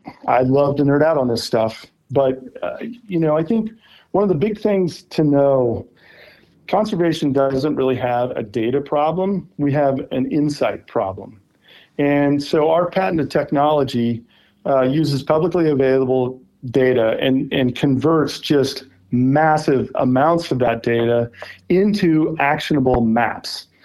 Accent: Midwest, United States; I grew up in the Midwest at the confluence of the Illinois, Missouri, and Mississippi systems. And we were the first generation off the farm.

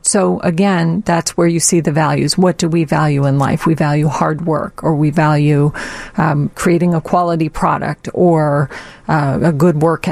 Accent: St. Louis, Missouri, United States; So I always felt at home in Chicago, even though I grew up in St. Louis

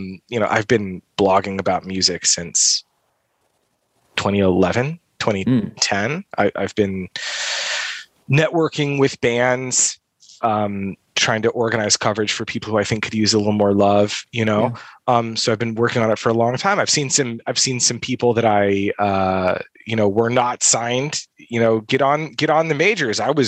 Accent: Midwest, United States; Well, like I said, I'm from the Midwest.

